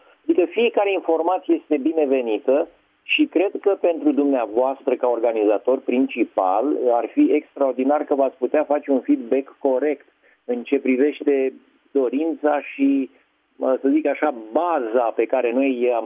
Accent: Romania; pentru noi ca oameni alături de vârstă și că suntem români

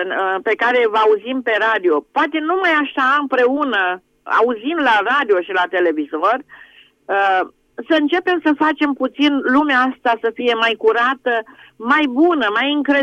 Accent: Bacău, Bacău County, Romania; eu sunt din Bacău … merg la Biserica Speranța

